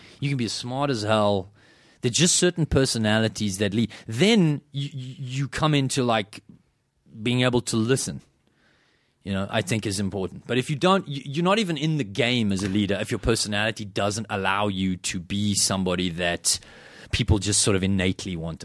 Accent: South Africa; I grew up in South Africa. It doesn't get cold there

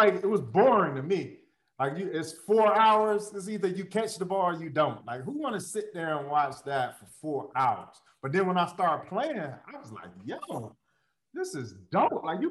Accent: Detroit, Michigan, United States; I'm from the D, man. Detroit. 313. Oh, in the D. Yeah, man. 313, man. East side. The East side. Martin Luther King High School, dog.

